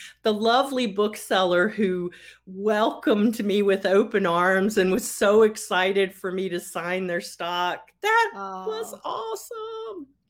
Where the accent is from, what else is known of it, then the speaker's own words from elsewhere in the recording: Roanoke, Virginia, United States; Now, there's an independent bookstore called Book No Further in my hometown of Roanoke, Virginia.